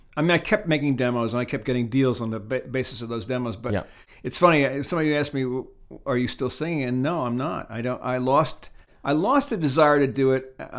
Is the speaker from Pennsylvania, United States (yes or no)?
no; New Jersey, United States; Well, I came out of New Jersey. I was born and raised in New Jersey.